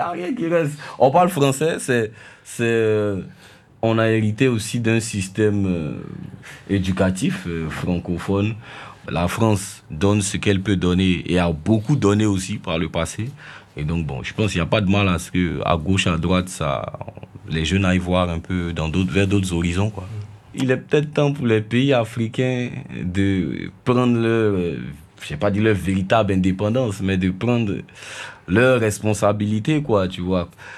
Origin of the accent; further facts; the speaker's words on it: Côte d’Ivoire; c'est beaucoup de nouchi, beaucoup de notre accent.